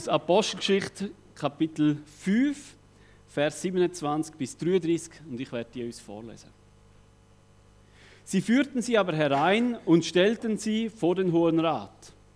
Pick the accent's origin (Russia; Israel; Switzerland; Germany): Switzerland; Roggwil, Thurgau; Ich komme aus dem Kanton Thurgau am Bodensee bei Rockwil. Das ist ganz in der Nähe von Arbon.